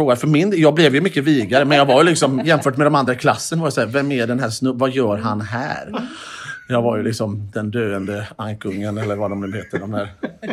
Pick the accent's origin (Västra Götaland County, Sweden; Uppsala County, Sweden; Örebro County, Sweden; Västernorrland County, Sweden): Västra Götaland County, Sweden; Mölndal; jag är ju från Mölndal, man tänker inte så här, det går att leva på detta.